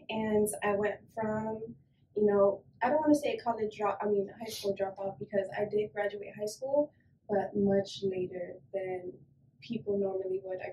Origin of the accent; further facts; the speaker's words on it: West Palm Beach, Florida, United States; I am from here, West Palm Beach, Florida, born and raised.